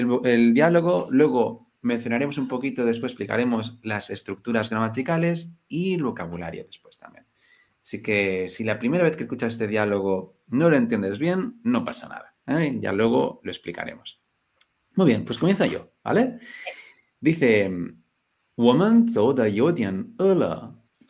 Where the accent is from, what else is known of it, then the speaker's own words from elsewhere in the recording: Spain; Es que como buen español.